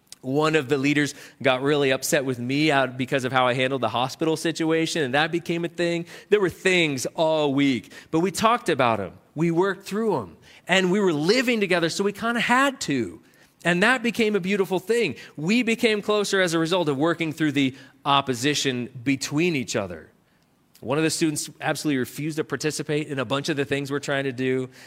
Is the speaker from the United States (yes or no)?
yes; New England, United States; Like, I thought, I'm from New England.